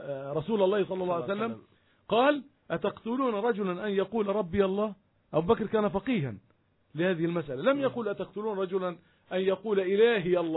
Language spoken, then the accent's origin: Arabic; Palestine